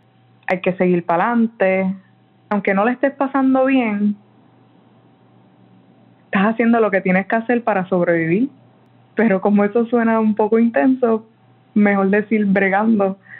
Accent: San Juan, Puerto Rico; Soy de San Juan.

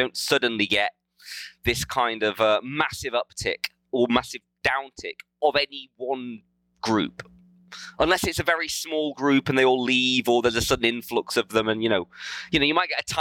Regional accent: Louisiana, United States; I'm from Louisiana.

